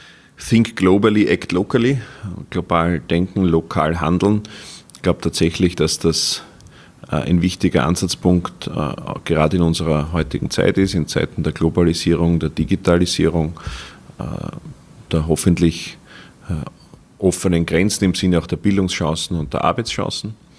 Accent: Gerersdorf, Lower Austria, Austria; In meiner Heimatstadt Gerersdorf kommt die Europäische Union so an, wie wir es insgesamt aus Österreich kennen.

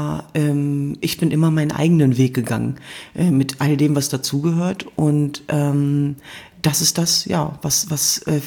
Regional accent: Germany; in meiner Heimat Deutschland

